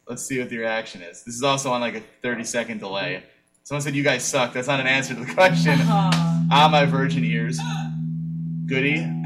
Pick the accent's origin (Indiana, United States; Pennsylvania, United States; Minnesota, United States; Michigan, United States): Pennsylvania, United States; Philadelphia; from Philadelphia.